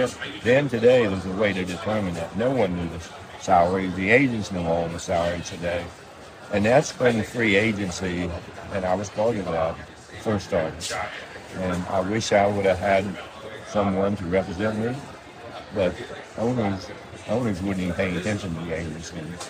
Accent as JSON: {"language": "English", "region": "West Virginia", "country": "United States", "said": "Again, I came from West Virginia"}